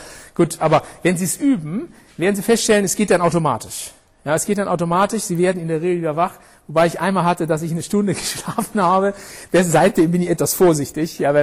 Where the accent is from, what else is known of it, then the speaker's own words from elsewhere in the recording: Rhineland, Germany; Ich bin Rheinländer, wir können um Karneval lachen.